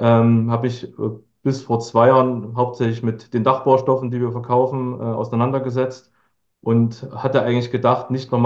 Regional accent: Thuringia, Germany; Ich komme aus Thüringen

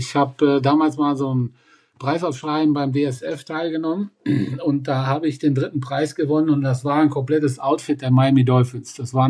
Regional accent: Hesse, Germany; ich komme ja aus der Nähe von Kassel

